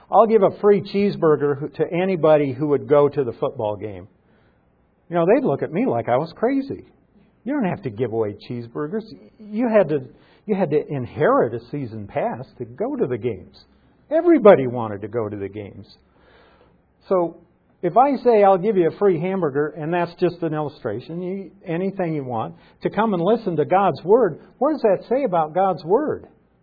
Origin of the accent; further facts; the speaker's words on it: Nebraska, United States; I'm from Nebraska. A lot of you know that.